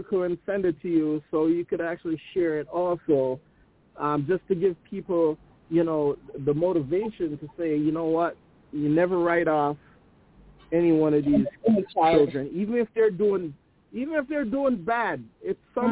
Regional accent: Askenish, Hanover, Jamaica; because I grew up basically in Askanish, which is way underneath the mountain.

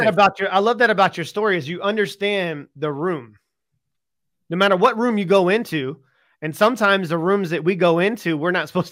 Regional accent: United States; now in England; I'm from America and now I live in England.

